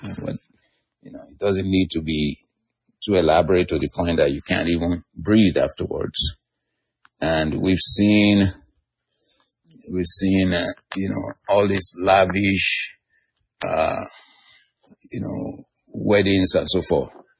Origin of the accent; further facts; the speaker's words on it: Nigeria; I'm a Nigerian. I'm a Yoruba man.